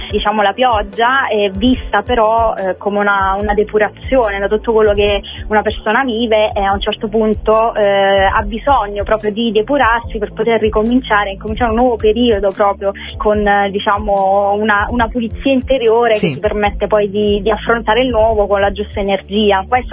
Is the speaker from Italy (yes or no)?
yes; Salerno, Campania, Italy; born there; in questo momento sono di base comunque giù dove io sono nata, cioè a Salerno